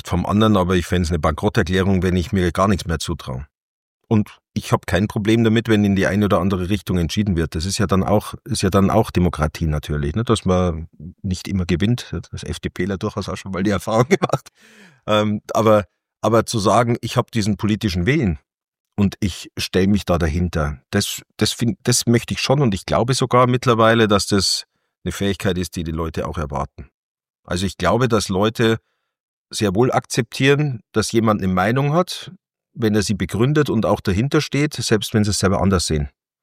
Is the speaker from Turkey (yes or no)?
no; Winzer, Bavaria, Germany; Ich komme aus Winzer, da wäre es natürlich eine große Entlastung.